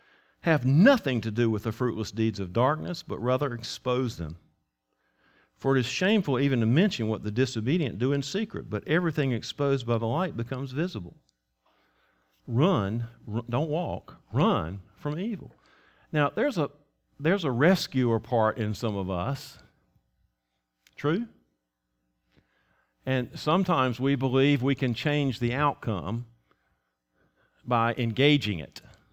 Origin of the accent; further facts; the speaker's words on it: North Carolina, United States; Because I can't tell. I'm from Edgecombe County. I don't know the difference.